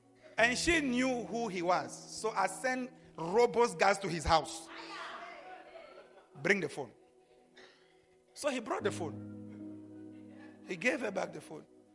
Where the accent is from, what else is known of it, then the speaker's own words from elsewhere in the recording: South Africa; But we are from South Africa.